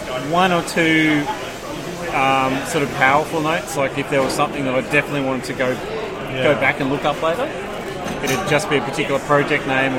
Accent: Brisbane, Queensland, Australia; I come from Brisbane, so...

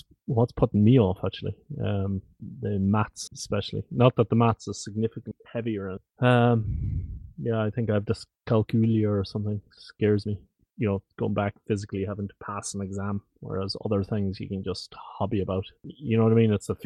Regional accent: Netherlands; accent: Dutch; English is a second language; I'm in the Netherlands. Can't you tell from my Dutch accent?

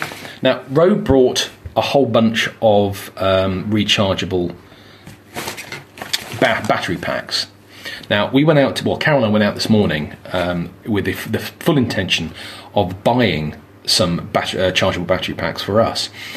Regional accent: Yorkshire and the Humber, United Kingdom; I bet it's not a Yorkshire flat cap, because I'm from Yorkshire, you know.

